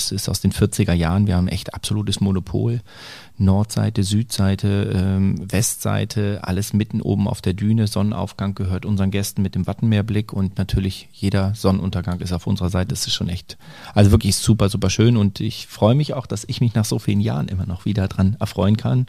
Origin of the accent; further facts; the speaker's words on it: Lower Saxony, Germany; now in Sylt, Germany; Ich hätte von meinem Alter noch hier geboren werden können, aber weil es mittlerweile gar keine Geburtenklinik mehr hier gibt. Aber ich komme aus Niedersachsen.